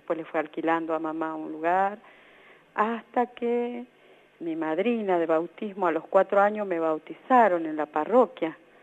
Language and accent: Spanish; Villa Berthet, Chaco, Argentina; born there; yo nací en la provincia del Chaco